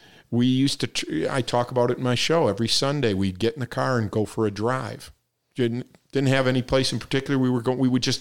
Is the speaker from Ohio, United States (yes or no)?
no; Detroit, Michigan, United States; Detroit. I was born in the city, right, and 8 Mile. I lived about 4 miles east